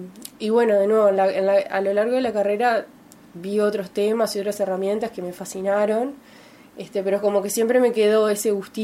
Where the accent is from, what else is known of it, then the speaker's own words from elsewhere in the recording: Salto, Uruguay; considerando, digamos, que la carrera arrancó en Salto, yo soy de Salto